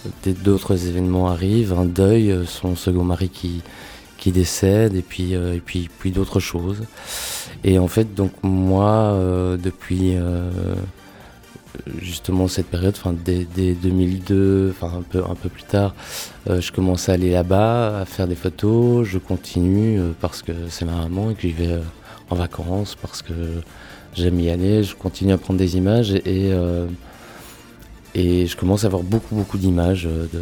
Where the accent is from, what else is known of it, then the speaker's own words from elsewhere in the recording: Bouffioux, Wallonia, Belgium; Une enfance dans le coin, enfin dans la région. Moi, je suis né à Charleroi, je suis originaire d'ici. J'ai grandi à Bouffioux, elle aussi.